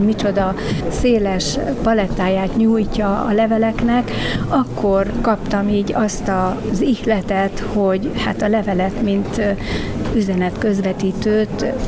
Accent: Debrecen, Hajdú-Bihar, Hungary; born there; mint debreceni születésű, itt van rokonságom is, és mint szülővárosom mindenképpen kötődöm hozzá

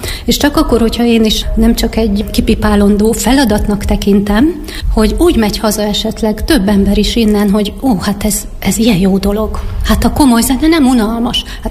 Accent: Nyíregyháza, Szabolcs-Szatmár-Bereg, Hungary; now in Miskolc, Hungary; én meg nyíregyházi vagyok, és erre én nagyon büszke vagyok mindig, hogy én Szabolcs megyéből származom, bár Miskolcon élek már több mint 30 éve

